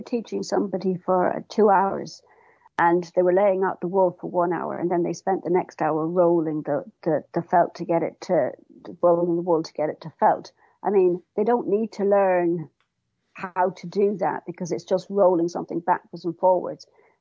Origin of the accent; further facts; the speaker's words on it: Munster, Ireland; And my family, my dad is English, and my mum is from Kerry, so we grew up in Kerry